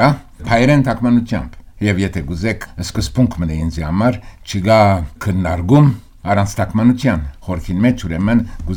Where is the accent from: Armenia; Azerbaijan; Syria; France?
France; Paris, Île-de-France; moved away as an adult; now in United States; ես Փարիզ ծնած եմ, Փարիզ մեծած, ուշ Ամերիկա անցած եմ, այդ 20 տարի մոտավորապես սկիզբը UCLA-ը, դո Կոլումբիա համալսարանները, ծածկի առաջ իմ գյանքս Ֆրանսիա էր անշուշտ